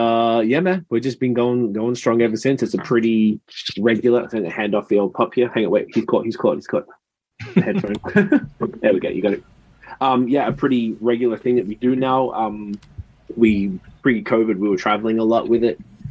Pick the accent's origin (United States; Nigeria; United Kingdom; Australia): Australia; now in Canada; I'm from Australia, I guess you can hear the accent. I've been in Canada for 12 years. I'm a citizen now, finally.